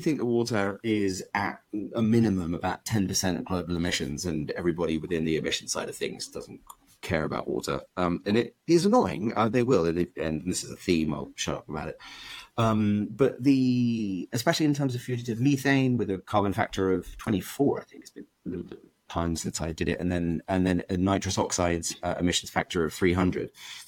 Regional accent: United Kingdom; as a British person who, when I graduated from university

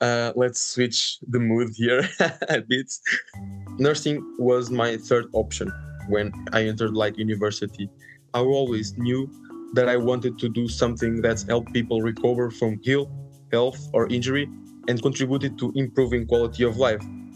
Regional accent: Coimbra, Centro, Portugal; English is a second language; I got in the nursing school of Coimbra, which is my city, my hometown as well.

